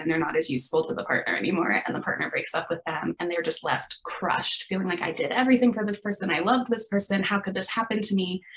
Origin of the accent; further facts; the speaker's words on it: Denver, Colorado, United States; when I moved back to Denver, my hometown